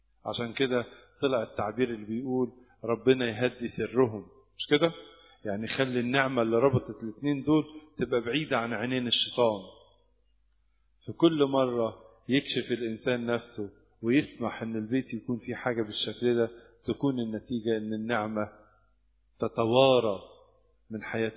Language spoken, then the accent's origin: Arabic; Egypt; احنا بس اللي عندنا في مصر